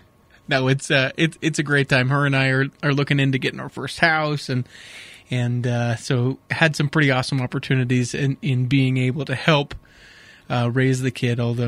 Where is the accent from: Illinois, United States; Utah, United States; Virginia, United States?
Utah, United States; Midvale; I'm from Midville, Sandy area. Went to Hillcrest High School here in Salt Lake City, Utah.